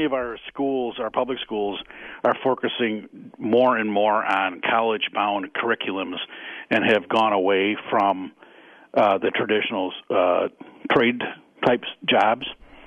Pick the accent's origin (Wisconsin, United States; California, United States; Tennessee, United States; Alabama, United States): Wisconsin, United States; Caledonia; Well, thank you. And actually, I'm not from Racine. I'm from Caledonia.